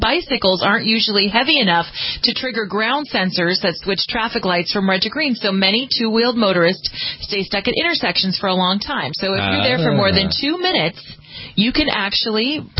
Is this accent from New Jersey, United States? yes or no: no; California, United States; so let's start in my home state of California.